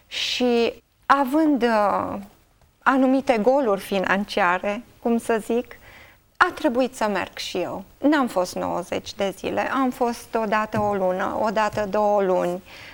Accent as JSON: {"language": "Romanian", "town": "Caransebeș", "region": "Caraș-Severin", "country": "Romania", "said": "sunt din Caransebeș, sunt mamă a doi copii, deja mari … aproape 30 … 20 de ani și soție și în mod deosebit sunt fiică a lui Dumnezeu"}